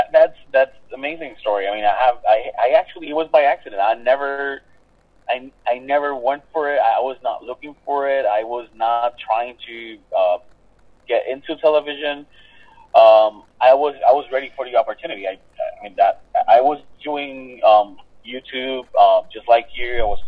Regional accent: Puerto Rico; also born or lived in Illinois; I'm from Illinois, but I'm from Puerto Rico. I was raised in Puerto Rico. I was just a year old when I became Puerto Rican, living in Puerto Rico. I came to live here when I was a year and a half old, so I've basically only known Puerto Rico as my home country

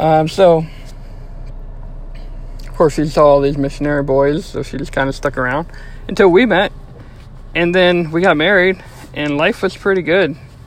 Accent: Louisiana, United States; So being born and raised in Louisiana, sweet tea is a huge part of Southern culture, you know?

